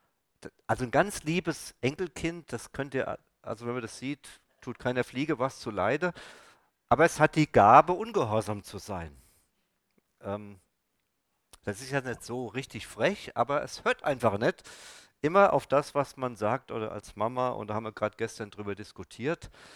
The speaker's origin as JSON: {"language": "German", "town": "Gelnhausen", "region": "Hesse", "country": "Germany", "said": "Ich komme ja aus Gelnhausen und gefühlt haben wir jeden Sonntag einen Spaziergang gemacht am Nachmittag durch den Kurpark."}